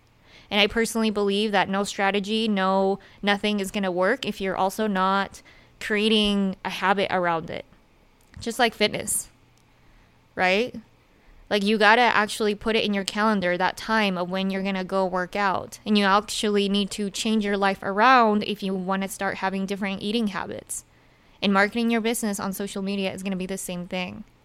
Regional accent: Salt Lake City, Utah, United States; because I grew up in Utah and Salt Lake.

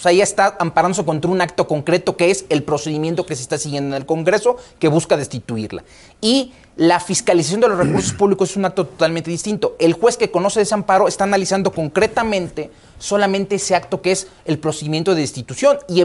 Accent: Mexico; si nosotros somos mexicanos y esto es en Estados Unidos?

